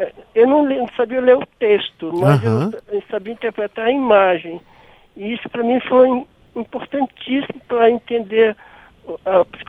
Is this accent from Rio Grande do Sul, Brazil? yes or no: no; Picos, Piauí, Brazil; now in Brasília, Brazil; Isso, eu sou de Picos do Piauí.